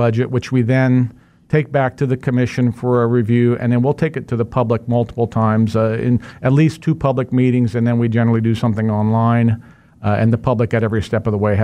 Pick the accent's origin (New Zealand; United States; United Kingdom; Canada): United States; Kansas; Yeah, I grew up in West Sedgwick County, right in between Colwich and Mays. My family had a farm out there, and that's where I was born and raised.